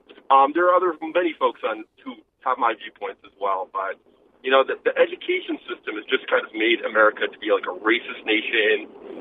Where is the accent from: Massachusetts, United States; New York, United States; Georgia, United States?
Massachusetts, United States; In my part of the country, I grew up in Massachusetts, obviously.